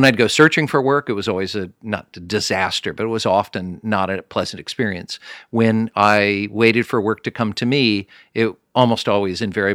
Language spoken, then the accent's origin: English; Kansas City, Missouri, United States; I'm from Kansas City.